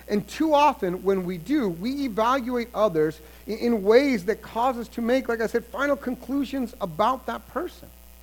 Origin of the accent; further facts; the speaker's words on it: New Mexico, United States; You're like, oh, I'm from New Mexico. Weeds are like what grows everywhere.